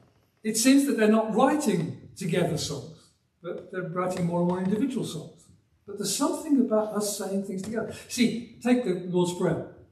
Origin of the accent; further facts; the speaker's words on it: Birmingham, West Midlands, United Kingdom; accent: Birmingham; also born or lived in Yorkshire / London; when I grew up in the Black Country, the West Midlands, we didn't just have a Birmingham accent where I grew up. I'm from Birmingham, you know. I really did speak like that once. Having spent 2 years in Yorkshire and then 3 years in the East End